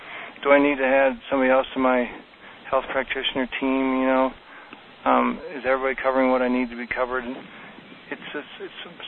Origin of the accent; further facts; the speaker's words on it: Ireland; I'm Irish, so some of it's been pure luck.